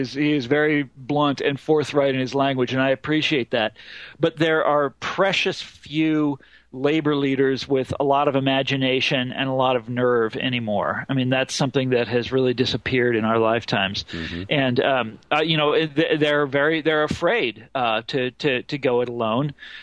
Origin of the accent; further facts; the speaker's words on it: Midwest, United States; I'm from the Midwest. Wisconsin was always the sort of that was the state that you wanted to be like, that the other Midwestern states, you know, looked to as for sort of leadership.